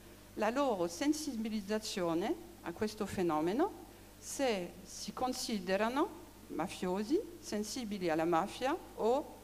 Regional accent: France; Io mi rivolgo a voi in quanto francese, ma anche di origine italiana.

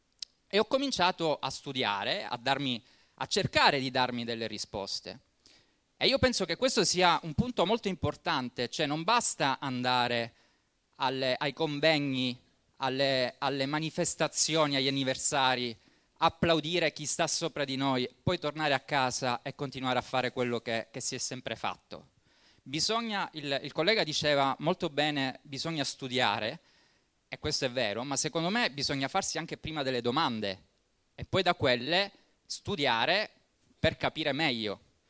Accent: Palermo, Sicily, Italy; moved away as an adult; now in Belgium; Sono cresciuto qui a Palermo e poi ho deciso di emigrare un po' come ha fatto lui.

